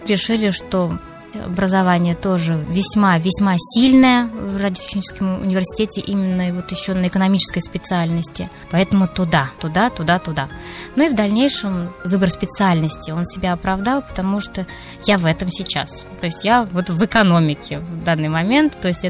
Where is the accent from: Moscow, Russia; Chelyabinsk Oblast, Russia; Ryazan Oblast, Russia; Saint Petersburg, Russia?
Ryazan Oblast, Russia; Ryazan; Родилась я, росла, взрослела в нашем родном городе, городе Рязань.